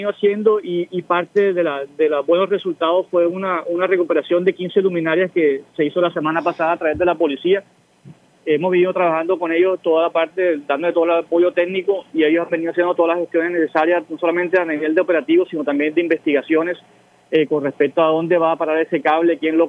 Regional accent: Barranquilla, Atlántico, Colombia; nos está afectando a todos como barranquilleros

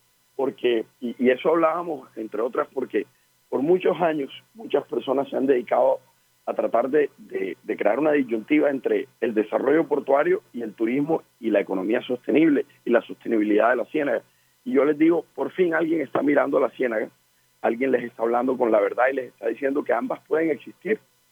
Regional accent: Barranquilla, Atlántico, Colombia; Lo que tenemos como barranquilleros es que aprender, y tenemos una tarea de cultura ciudadana pendiente como barranquilleros de aprender a manejar nuestros residuos sólidos.

